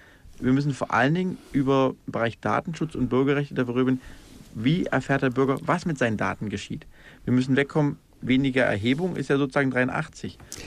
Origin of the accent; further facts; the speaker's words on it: Germany; bin 2 Jahre später geboren in der ehemaligen DDR und ich kenne durch meine Eltern und auch durch meine Heimatstadt, weiß ich, was Unrechtsstaat bedeutet